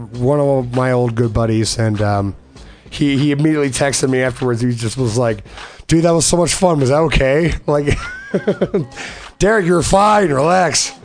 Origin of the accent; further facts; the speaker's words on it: Pennsylvania, United States; accent: Pennsylvania; I mean, I've lost my Pennsylvania accent.